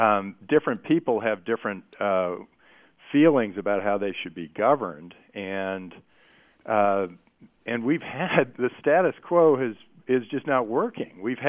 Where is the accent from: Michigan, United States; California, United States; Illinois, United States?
California, United States; I grew up here in the Silicon Valley.